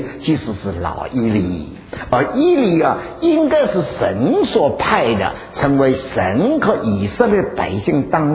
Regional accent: China; 所以这个的进步了，超过我们中国人所有原有的光景了。

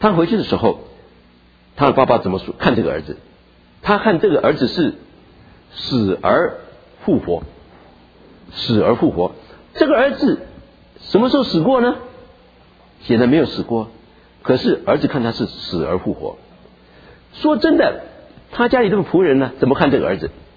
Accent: China; 因为知道我们中国人不喜欢讲死，只喜欢讲活

